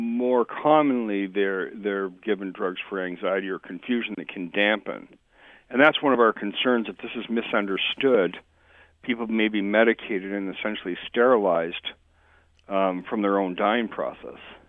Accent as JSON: {"language": "English", "country": "Canada", "said": "I was 12, and I'm from Canada, and we would always go fishing."}